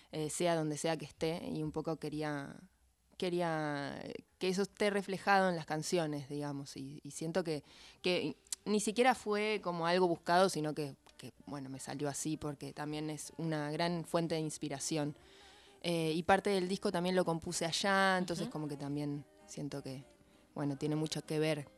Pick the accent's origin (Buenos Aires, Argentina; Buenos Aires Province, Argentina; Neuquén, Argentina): Neuquén, Argentina; San Martín de los Andes; Nací en San Martín de los Andes, me crié en San Martín de los Andes, ahora vivo acá.